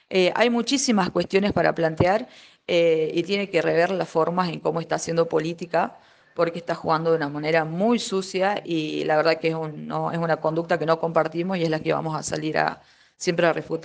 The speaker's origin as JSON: {"language": "Spanish", "town": "San Salvador de Jujuy", "region": "Jujuy", "country": "Argentina", "said": "No, yo soy de San Salvador."}